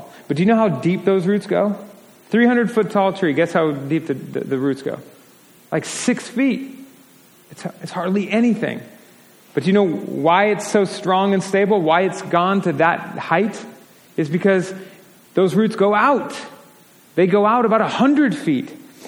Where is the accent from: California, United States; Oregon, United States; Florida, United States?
Oregon, United States; Portland; I guess I grew up in Portland. I see forests all the time. Like, my backyard is a forest, right? Sherwood.